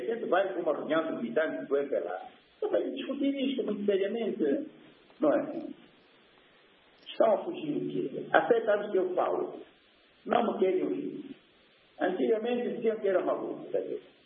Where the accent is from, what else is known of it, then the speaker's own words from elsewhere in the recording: Angola; eu sou angolano